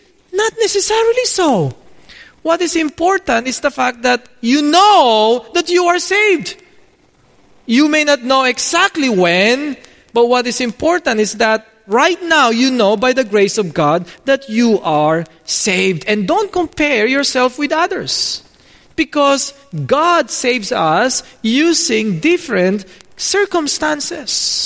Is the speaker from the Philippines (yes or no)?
yes; Philippines; I grew up in the Philippines. I grew up Roman Catholic, but a nominal one.